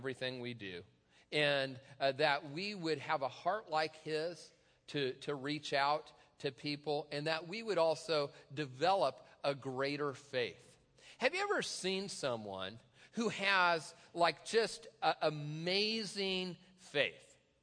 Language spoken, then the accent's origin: English; Tacoma, Washington, United States; I was on South Tacoma Way. I've told you before, I'm from Tacoma, please pray for me.